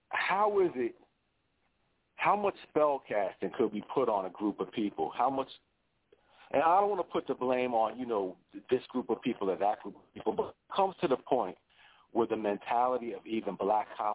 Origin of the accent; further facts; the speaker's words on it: New Jersey, United States; I'm basically from New Jersey.